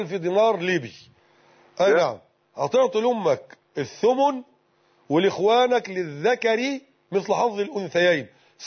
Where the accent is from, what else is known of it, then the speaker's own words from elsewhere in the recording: Egypt; لا شك أن عندنا في مصر هنا حتى زي المصدر الأول للتشريع هو الشريعة